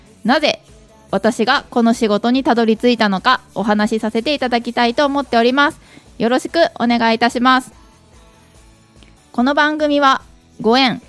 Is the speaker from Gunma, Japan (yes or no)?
no; Hyogo, Japan; 私はですね、兵庫県出身で今42歳です。小学校1年生と3年生の息子たちの子育て中で、夫と金魚の4人と1匹で、暮らしております。